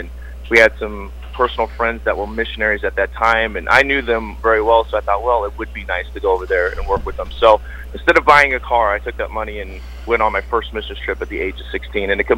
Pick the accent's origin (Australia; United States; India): United States; Illinois; When I was 16 years old, my dad was the music minister at the church we grew up there in Illinois.